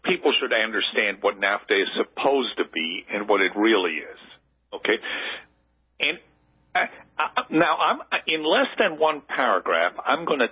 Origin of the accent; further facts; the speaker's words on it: Switzerland; I'm from Switzerland, so I have very close ties and many friends in Switzerland